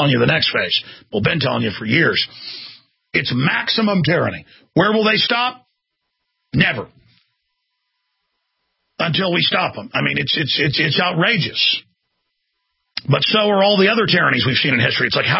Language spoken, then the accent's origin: English; Dallas, Texas, United States; if I ever told people stories about growing up in Dallas, people wouldn't believe it.